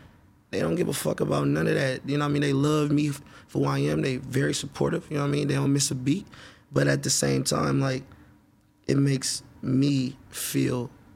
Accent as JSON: {"language": "English", "town": "Oakland", "region": "California", "country": "United States", "said": "I'm from Oakland."}